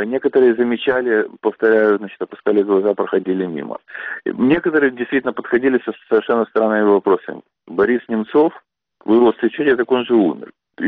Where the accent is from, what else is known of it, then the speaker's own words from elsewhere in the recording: Ukraine; now in Los Angeles, United States; чувство, что я украинец, как-то пришло ко мне.